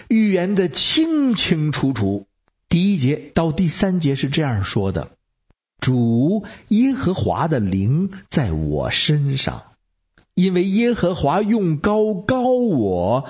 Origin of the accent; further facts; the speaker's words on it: Beijing, China; 我是北京的…